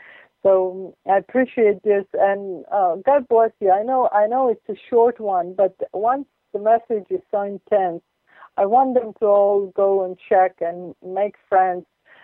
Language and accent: English; Israel; with The Impossible Truth, and I'm from the Holy Land.